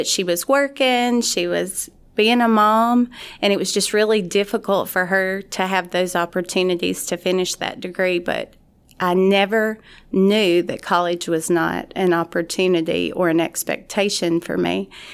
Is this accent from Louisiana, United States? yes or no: yes; Swartz, Louisiana, United States; So I'm from Swartz, which is right outside of Monroe.